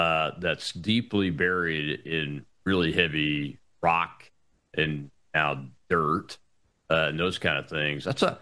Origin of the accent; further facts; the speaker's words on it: United States; but I'm just an American. I don't have anything.